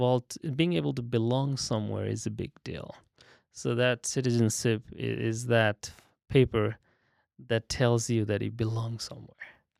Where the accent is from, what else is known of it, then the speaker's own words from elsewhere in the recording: Bhutan; So I'm more connected to Nepalese culture. I was born in Bhutan, but many generations ago, my great-great-great-grandparents were originally, they migrated